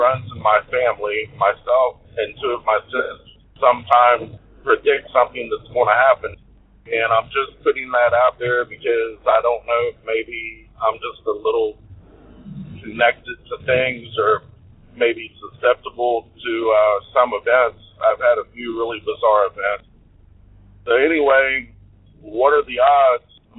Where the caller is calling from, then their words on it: Georgia, United States; I'm calling from Georgia.